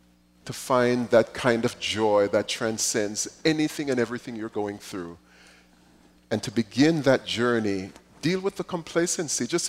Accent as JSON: {"language": "English", "country": "Jamaica", "tie": "born or raised there", "said": "When I was growing up in Jamaica"}